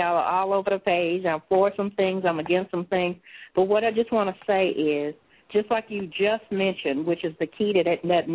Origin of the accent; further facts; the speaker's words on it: Louisiana, United States; And I'm originally from Louisiana.